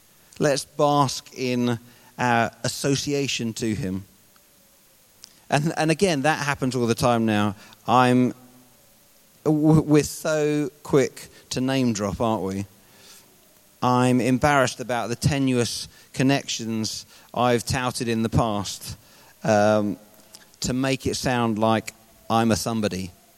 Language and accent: English; Twickenham, London, United Kingdom; I grew up in West London, and until I moved here 3.5 years ago, I'd only moved once in my life, which was when I got married.